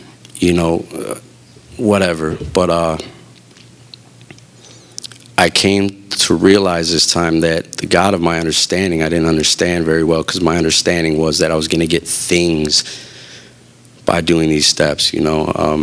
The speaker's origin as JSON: {"language": "English", "town": "Chicago", "region": "Illinois", "country": "United States", "said": "being a Chicagoan, Northsider, Cubs fan, you know."}